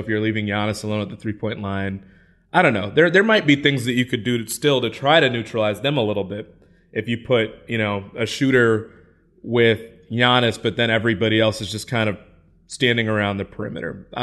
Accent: Midwest, United States; I'm from the Midwest. I can vouch for that.

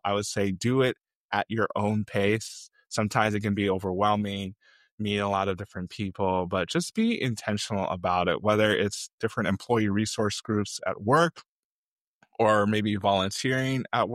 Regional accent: St. Louis, Missouri, United States; also born or lived in Nigeria; I'm Nigerian, grew up in St. Louis, Missouri, but I was born in Nigeria.

